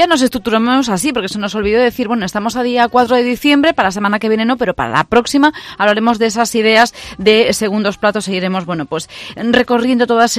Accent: Galicia, Spain; aquí somos gallegos y aquí nos gusta mucho el marisco

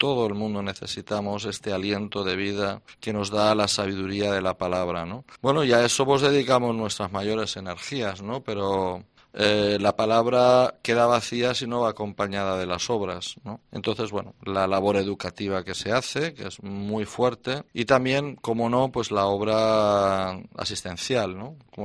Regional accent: Albacete, Castilla-La Mancha, Spain; now in Rome, Italy; siempre que cruzo el charco, pues me doy una visita aquí por mi tierra de Albacete.

